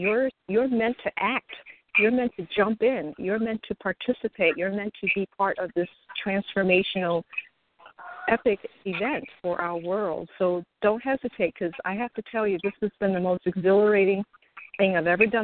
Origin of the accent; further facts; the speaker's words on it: Massachusetts, United States; I'm from Massachusetts.